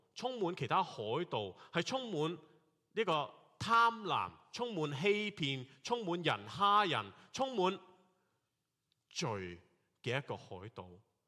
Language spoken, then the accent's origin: Cantonese; Hong Kong; 甚至我哋香港人听到有一段都可能有啲系诧异嘅